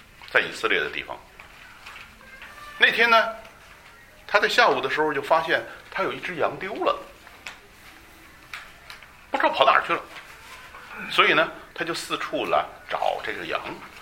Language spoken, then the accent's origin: Chinese; China; 欧洲人旅行不像我们中国人旅行哈，我们中国人旅行呢，一般尤其是到一些有文化的地方呢，就看，哦，不错，挺好